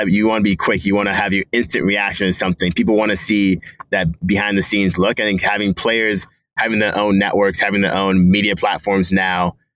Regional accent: Pacific Northwest, United States; Like, obviously, I grew up in the Pacific Northwest

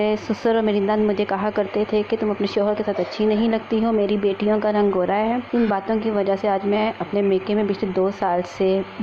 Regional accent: Lahore, Punjab, Pakistan; اور میرا تعلق لاہور سے ہے.

